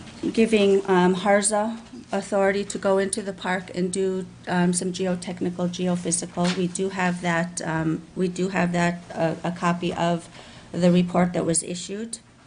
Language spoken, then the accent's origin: English; Bethel, Alaska, United States; I was born and raised in Bethel, Alaska. I am a Yupik Eskimo from the Chulista region.